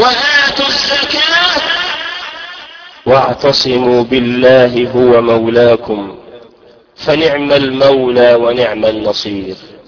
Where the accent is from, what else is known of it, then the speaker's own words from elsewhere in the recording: Egypt; بلدنا مصر